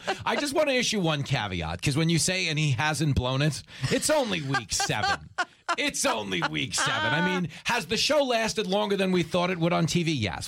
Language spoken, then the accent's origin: English; Levittown, New York, United States; I grew up in Levittown on Long Island